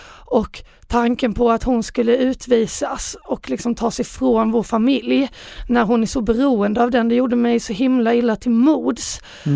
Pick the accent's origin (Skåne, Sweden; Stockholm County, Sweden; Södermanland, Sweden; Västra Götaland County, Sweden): Skåne, Sweden; Jag kommer ju från Bjärehalvön.